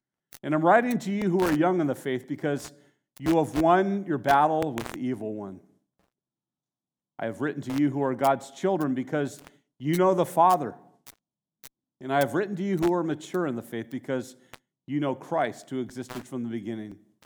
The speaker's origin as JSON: {"language": "English", "town": "Santa Barbara", "region": "California", "country": "United States", "tie": "born or raised there", "said": "Some of you have heard me tell the story before of when I grew up in Santa Barbara."}